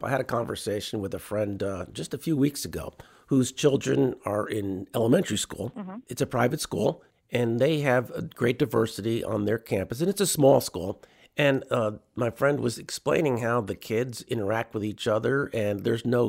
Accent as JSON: {"language": "English", "region": "New Jersey", "country": "United States", "tie": "born or raised there", "said": "I grew up in New Jersey."}